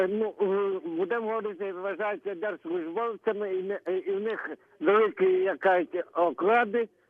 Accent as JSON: {"language": "Ukrainian", "region": "Cherkasy Oblast", "country": "Ukraine", "said": "Я з Черкащини, Тернівського району"}